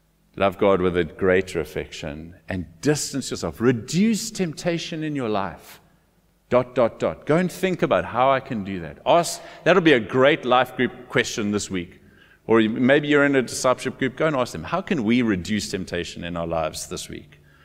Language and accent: English; Cape Town, Western Cape, South Africa; we grew up in Cape Town, we loved to go for drives around the peninsula, watch the sunset.